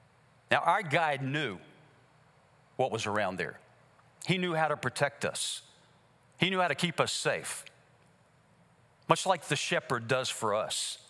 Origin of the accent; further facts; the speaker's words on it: Kansas, United States; And we're American Kansans, and critters for us are deer in the backyard or turkeys kind of thing.